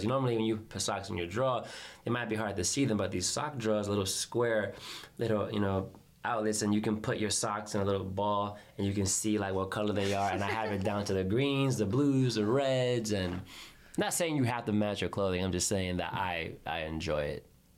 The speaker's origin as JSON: {"language": "English", "town": "Bronx", "region": "New York", "country": "United States", "tie": "born or raised there", "said": "all my friends growing up in the Bronx, all had the best sense of fashion"}